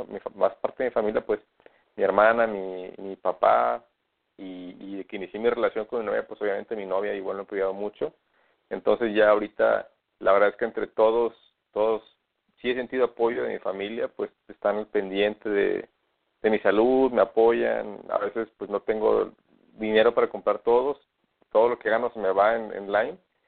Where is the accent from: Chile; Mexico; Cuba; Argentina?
Mexico; Oaxaca; now in Guadalajara, Mexico; originalmente yo soy de Oaxaca, pero yo no tengo familia en Oaxaca. Yo nací ahí y crecí ahí, pero mi familia por parte de mi mamá es del estado de Hidalgo.